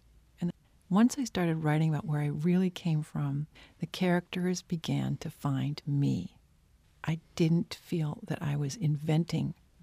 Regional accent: United States; For me, growing up in the Red River Valley, where you really just have a flat tableland and a horizon, and I grew up on the edge of town with my six brothers and sisters

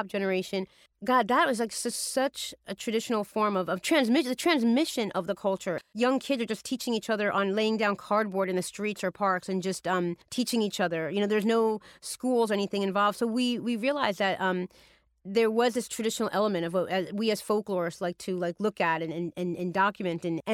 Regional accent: New York City, New York, United States; So I'm actually from the Bronx

